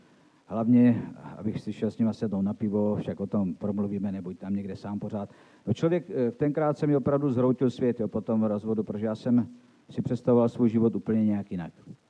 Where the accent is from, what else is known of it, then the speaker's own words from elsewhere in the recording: Zlín, Zlín Region, Czechia; tak u nás ve Zlíně byl ten obrovský závod